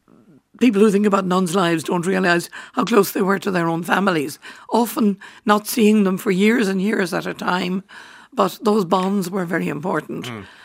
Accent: Cork, Munster, Ireland; I grew up in Cork

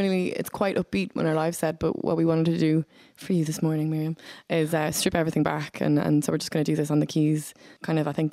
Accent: Bray, Leinster, Ireland; And we are obviously from Bray

